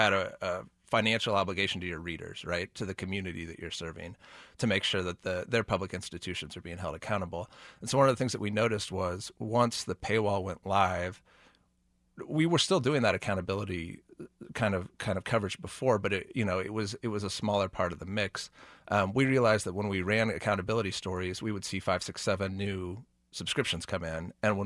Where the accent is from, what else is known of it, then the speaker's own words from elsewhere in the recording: Prairie Village, Kansas, United States; I grew up in Prairie Village and attended schools in Shawnee Mission.